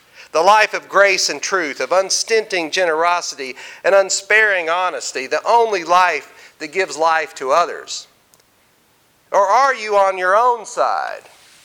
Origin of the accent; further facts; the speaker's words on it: Texas, United States; also born or lived in Arkansas; I'm not from around here. I went back to Arkansas and Texas for Christmas, and I brush up on my accent while I'm there. So, and there's a saying back in Texas.